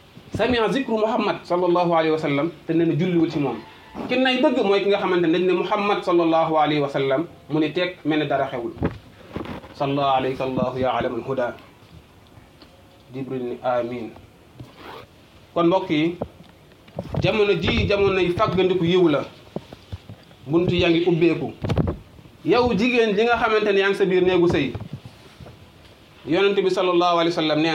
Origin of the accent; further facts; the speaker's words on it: Senegal; بلادنا السنغال